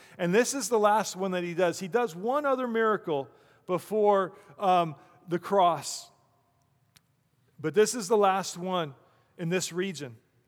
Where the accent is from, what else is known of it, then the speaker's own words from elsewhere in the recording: Colorado, United States; I'm from Colorado.